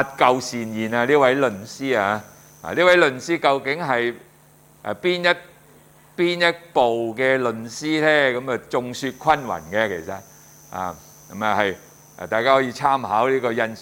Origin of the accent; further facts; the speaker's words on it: China; 翻译做地狱咧，顺应翻我哋中国人的那种认识啊。